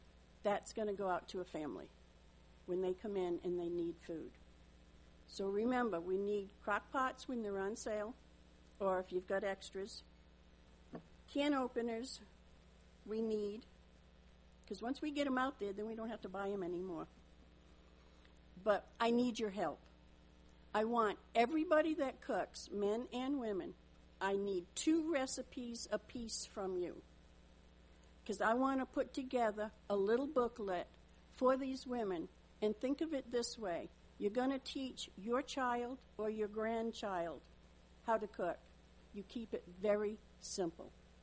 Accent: Rhode Island, United States; Yes, I'm from Rhode Island. We don't have any R's.

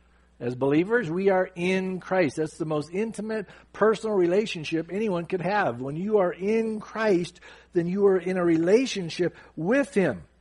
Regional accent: California, United States; I'm from Southern California.

